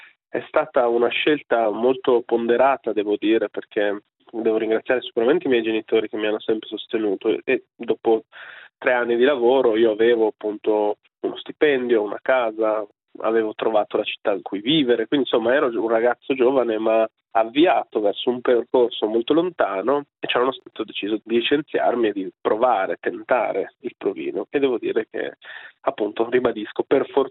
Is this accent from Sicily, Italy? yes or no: no; Piacenza, Emilia-Romagna, Italy; Già negli anni della scuola a Piacenza, mia città natale, ho iniziato un percorso degli studi